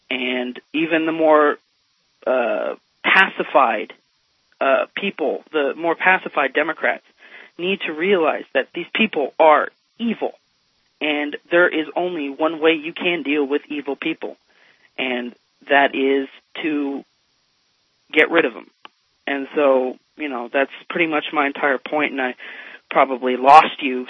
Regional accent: Texas, United States; I mean, I was born in Texas. I've been bred in Texas. But thank God I was born from a New England family

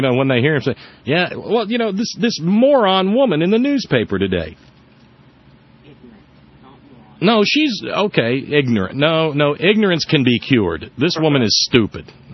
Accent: Deep South, United States; in the place where I grew up in the Deep South

